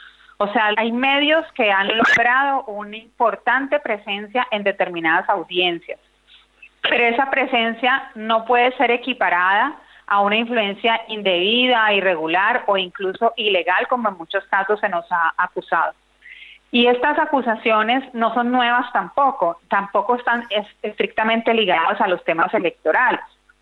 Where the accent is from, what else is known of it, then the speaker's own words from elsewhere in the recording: Colombia; Colombia, que es un país que, como tú dices, obviamente yo pues tengo muchísima relación porque es mi país de origen